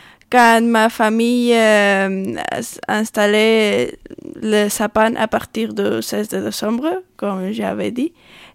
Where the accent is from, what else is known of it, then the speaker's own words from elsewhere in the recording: Madrid, Community of Madrid, Spain; French is a second language; je viens de Madrid en Espagne